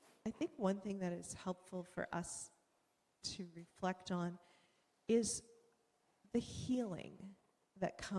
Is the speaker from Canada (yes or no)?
yes; Canada; we're Canadian.